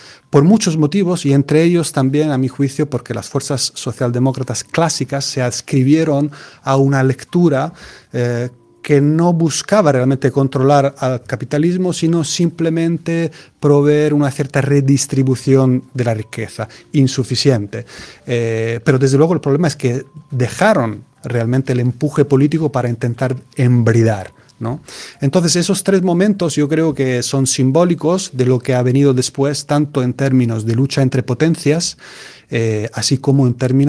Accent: Italy; Spanish is a second language; Hubo antes, en los años 20, en mi país, un experimento que fue fundamental para lo que vino después, que es Mussolini y el fascismo.

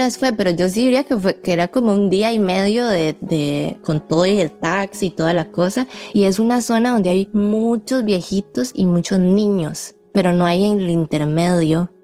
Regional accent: Costa Rica; yo soy descendiente de chinos y soy de Costa Rica y Costa Rica está en Centroamérica.

